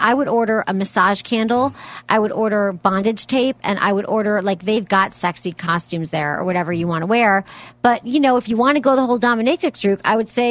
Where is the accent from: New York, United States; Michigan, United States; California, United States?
Michigan, United States; I know you're in Wisconsin. I'm from Michigan.